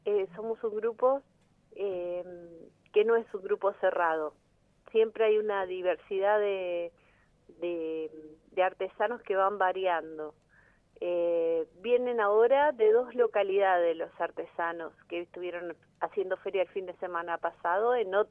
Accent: Patagonia, Argentina; si bien la mayor cantidad somos de la Patagonia

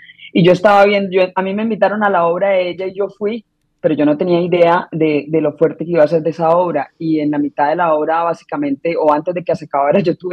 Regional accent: Colombia; moved away as an adult; Y eso hizo como que yo tuviera que ir a refugiarme a otro país. Esta es la tercera vez que yo tengo que abandonar Colombia.

